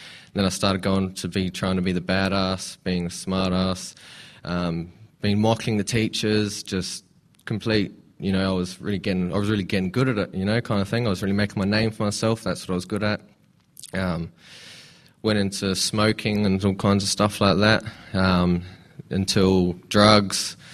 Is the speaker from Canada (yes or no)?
no; Adelaide, South Australia, Australia; I was in the car with Brad when he had his testimony. I grew up in Australia, in Adelaide.